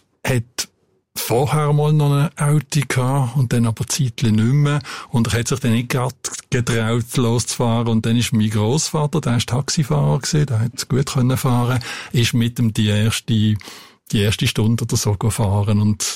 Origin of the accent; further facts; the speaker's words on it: Basel, Basel-Stadt, Switzerland; Und es hat in der Strasse, wo ich aufgewachsen bin, hat es vielleicht zwei, drei Autos gehabt, die abgestellt waren.